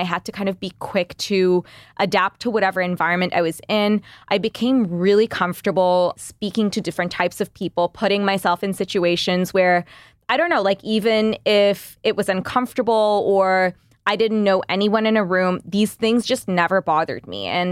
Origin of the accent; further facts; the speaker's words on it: Toronto, Ontario, Canada; moved away as an adult; also born or lived in Dhaka, Bangladesh / London, United Kingdom; I was born in Dhaka, Bangladesh, moved from there to Toronto when I was in second grade, was in Toronto until high school. Then I moved to Dhaka, did high school there. Then I moved to Toronto on my own for college, did my post-grad in London in the UK, and then moved back to Toronto.